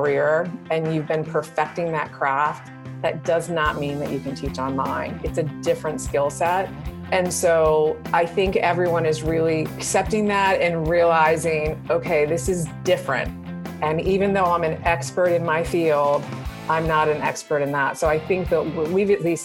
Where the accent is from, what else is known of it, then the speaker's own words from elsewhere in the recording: Maryland, United States; And I'm from Maryland, and so Katie Ledecky and Michael Phelps are Maryland natives.